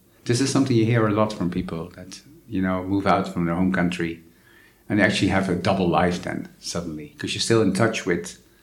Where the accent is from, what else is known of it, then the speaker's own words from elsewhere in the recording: Netherlands; moved away; my home country, which is the Netherlands. I lived abroad.